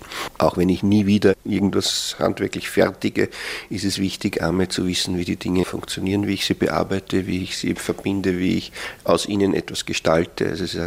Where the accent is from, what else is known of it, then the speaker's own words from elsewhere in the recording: Salzburg, Austria; Ich bin zwar in Salzburg geboren und im Land Salzburg aufgewachsen, aber ich habe immer ein bisschen das Gefühl vermittelt bekommen, auch im Dorf, weil meine Eltern waren dort zugereist.